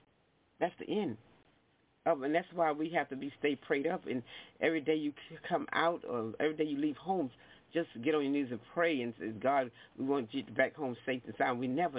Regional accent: Chicago, Illinois, United States; I'm from Chicago.

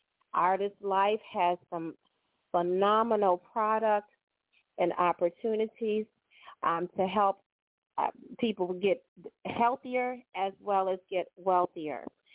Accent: Brooklyn, New York, United States; also born or lived in Chicago, Illinois; I hail from Brooklyn, New York, via Chicago, Illinois

